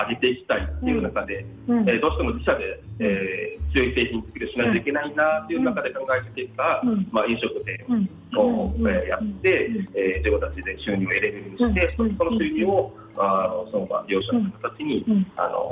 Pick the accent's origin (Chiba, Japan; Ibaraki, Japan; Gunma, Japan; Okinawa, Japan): Okinawa, Japan; Itoman; 僕が糸満、まあ、出身で糸満、愛が強くてですね、糸満、の地元に貢献したいということで